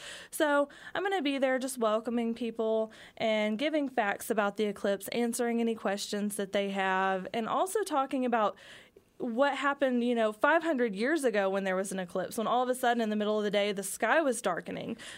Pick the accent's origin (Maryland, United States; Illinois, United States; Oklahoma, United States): Oklahoma, United States; I grew up in southeast Oklahoma in the Tallahena area, so a little ways away from here in the Ouachita Mountains.